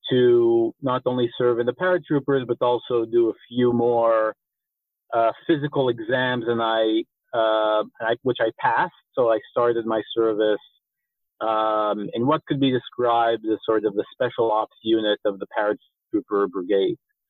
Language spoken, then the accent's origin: English; Rehovot, Central District, Israel; accent: slight American; So I'm an Israeli born and raised. My slight American accent is from my mom, who grew up in upstate New York. But she moved here, met my dad, and we were basically raised in a city called Rehovot